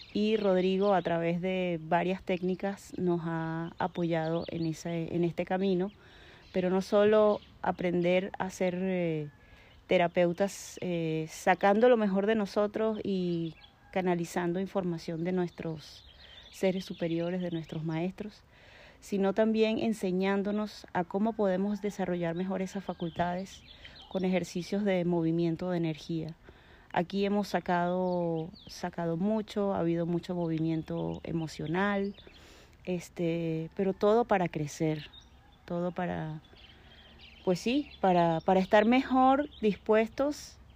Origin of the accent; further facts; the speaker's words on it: Venezuela; tengo la cuarta parte de mi vida en este país, soy venezolana